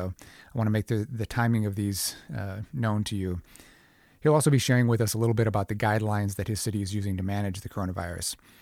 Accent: Minneapolis, Minnesota, United States; also born or lived in New York; I'm from Minneapolis. I'm back in Minneapolis. I've been back here for over 6 years, but I lived in New York for about 13 years.

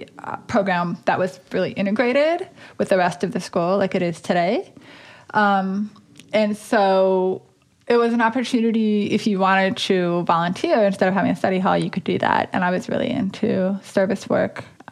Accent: Dickinson, North Dakota, United States; In Dickinson, North Dakota.

